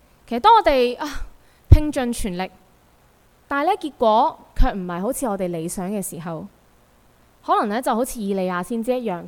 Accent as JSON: {"language": "Chinese", "country": "Hong Kong", "said": "其实作为香港人，我们是生活在一个非常讲求能力实力的社会里面"}